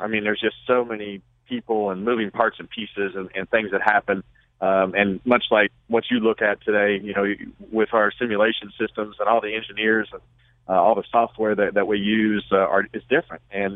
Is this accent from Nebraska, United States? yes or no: no; California, United States; But to win in my home state of California, I grew up racing at what they used to call Sears Point Raceway, now Sonoma Raceway.